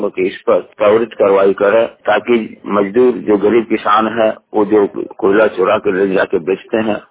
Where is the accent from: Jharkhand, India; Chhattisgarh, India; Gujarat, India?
Jharkhand, India; ग्राम post बाकी थाना जनवा, जिला गिरिडीह, झारखंड का रहने वाला हूँ।